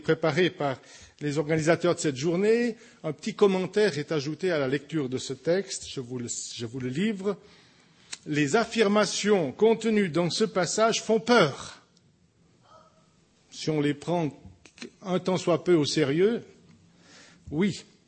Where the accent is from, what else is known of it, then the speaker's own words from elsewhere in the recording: Vaud, Switzerland; now in Geneva, Switzerland; je suis un Vaudois rempoté à Genève, puisque je viens de Yon-sur-Morge. Et mon église de base, d'envoi, c'était l'église des Amandiers à Lavigny